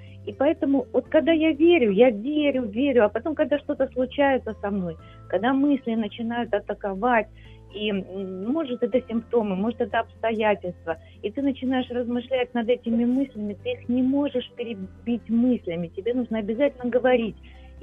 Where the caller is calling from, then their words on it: Kharkiv, Kharkiv Oblast, Ukraine; я із Харкова звані.